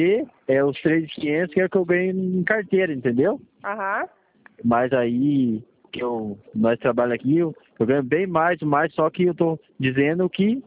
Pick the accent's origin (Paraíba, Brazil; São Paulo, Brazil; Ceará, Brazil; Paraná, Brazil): Paraná, Brazil; Curitiba; eu sou de Curitiba.